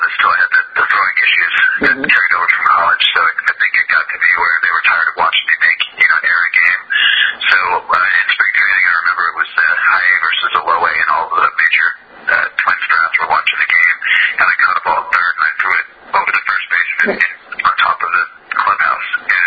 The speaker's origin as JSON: {"language": "English", "town": "Las Vegas", "region": "Nevada", "country": "United States", "tie": "born or raised there", "said": "You know, growing up in Vegas, you did grow up a little quicker as a kid"}